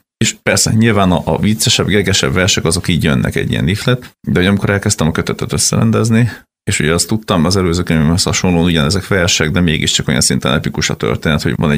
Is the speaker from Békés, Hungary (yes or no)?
yes; Gyula, Békés, Hungary; mi ugye ő is Gyulai, én is Gyulai vagyok